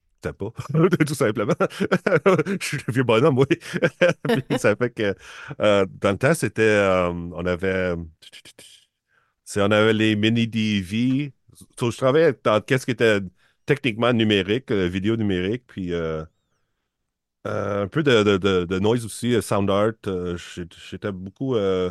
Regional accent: Ontario, Canada; Puis en plus, je suis franco-ontarien, en plus de ça.

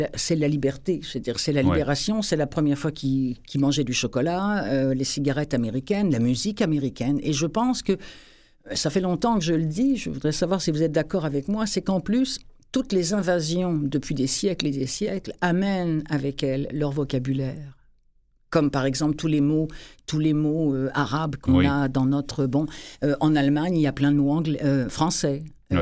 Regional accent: France; en tant que Française, forcément, il y a des fois où je me suis sentie un petit peu mal

